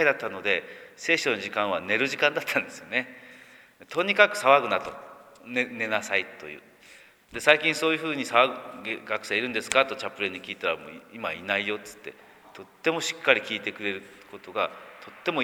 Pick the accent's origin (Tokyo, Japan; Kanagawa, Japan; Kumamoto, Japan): Kumamoto, Japan; 自分も熊本生まれ熊本育ちなので、